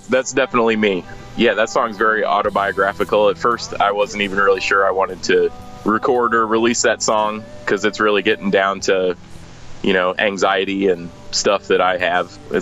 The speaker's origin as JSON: {"language": "English", "town": "Springfield", "region": "Illinois", "country": "United States", "said": "I'm actually in Springfield. I'm originally from Springfield, but I've been living up in Chicago for the past, like, 7 years."}